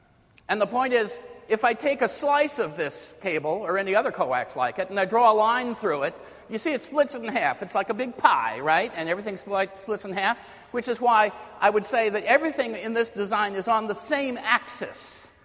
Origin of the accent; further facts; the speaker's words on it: San Francisco, California, United States; because in San Francisco, my hometown, they had the San Francisco Panama Pacific International Exposition